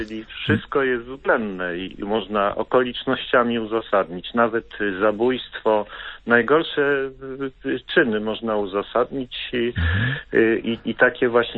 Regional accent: Olsztyn, Warmian-Masurian Voivodeship, Poland; born there; also born or lived in Szczecin; now in Warsaw, Poland; ale urodziłem się w Olsztynie i Olsztyn w sercu noszę

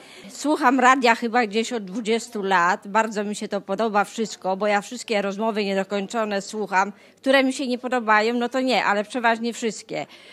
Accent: Radom, Masovian Voivodeship, Poland; Ja jestem z Radomia, z parafii świętego Rafała, z Ustronia.

